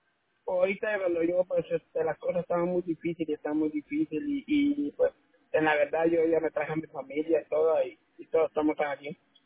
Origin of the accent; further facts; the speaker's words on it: Guatemala; como yo soy de Guatemala.